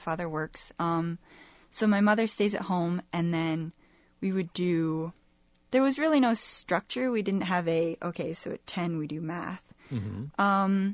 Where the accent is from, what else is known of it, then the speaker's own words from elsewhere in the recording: Ames, Iowa, United States; Yes, I grew up in Ames.